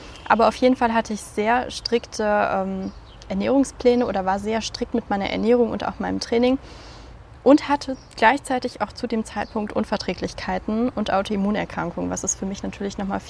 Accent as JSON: {"language": "German", "town": "Hahn", "region": "North Rhine-Westphalia", "country": "Germany", "tie": "born there", "said": "Ich bin geboren in der Nähe von Düsseldorf, in Hahn, ein ganz kleiner Ort."}